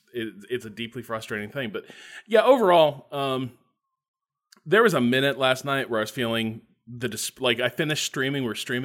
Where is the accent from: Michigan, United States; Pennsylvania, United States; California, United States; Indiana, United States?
Indiana, United States; But I grew up in Northwest Indiana.